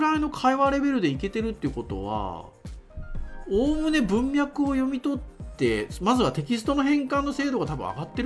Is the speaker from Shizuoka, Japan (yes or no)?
no; Fukuoka, Japan; accent: Fukuoka dialect; まあ、僕は福岡弁ネイティブだから、ちょっとあの気になるところありましたけど